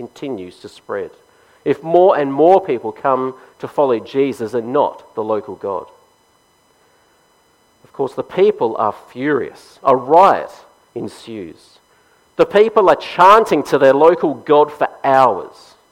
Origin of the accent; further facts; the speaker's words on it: South Australia, Australia; it beats the festival state slogan that I saw on every car when I was growing up in South Australia anyway